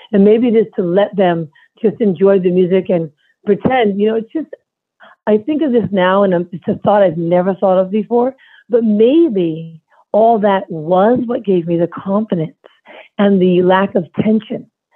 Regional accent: Manhattan, New York, United States; And again, you know, an apartment building. I grew up in Manhattan. I just related to them.

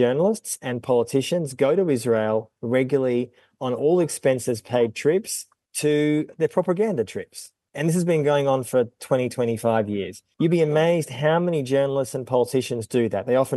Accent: Melbourne, Victoria, Australia; when I was growing up in Melbourne, I grew up in Melbourne in the mid-70s and 80s

